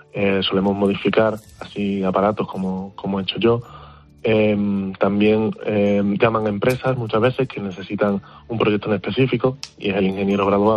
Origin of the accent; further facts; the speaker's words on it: Extremadura, Spain; aquí en Extremadura tenemos un acento muy marcado.